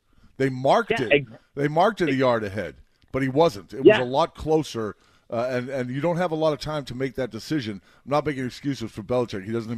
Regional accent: Boston, Massachusetts, United States; Well, it's like we growing up in Boston, we loved when the Yankees lost.

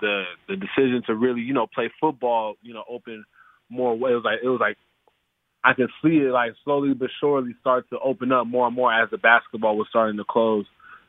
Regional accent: Cleveland, Ohio, United States; You know, Cleveland, you know, he knew I was from Cleveland. He knew I went to high school.

